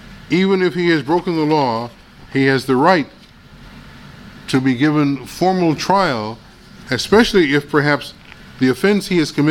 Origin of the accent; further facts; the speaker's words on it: Chicago, Illinois, United States; a particularly egregious example occurred in my hometown of Chicago.